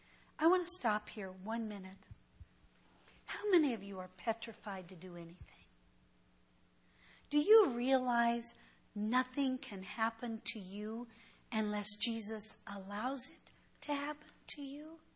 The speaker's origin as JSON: {"language": "English", "region": "California", "country": "United States", "also_born_or_lived": "Colorado", "said": "Well, you know, right now, I'm from California, but I wasn't born in California. I was born in Colorado."}